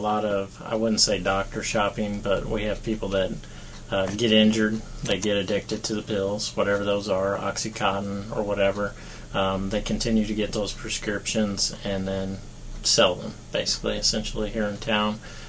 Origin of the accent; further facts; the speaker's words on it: Jefferson City, Missouri, United States; I am from Jeff City originally.